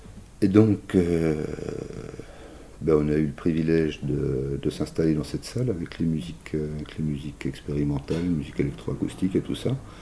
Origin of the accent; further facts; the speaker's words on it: Besançon, Bourgogne-Franche-Comté, France; parce que moi je suis pas de Belfort, je suis de Besançon.